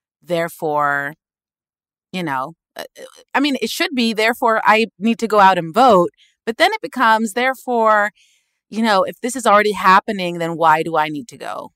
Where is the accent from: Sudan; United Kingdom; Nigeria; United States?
Sudan; English is a second language; moved away; And honestly, you know, going back to, I come from Sudan, you know, a dictatorship.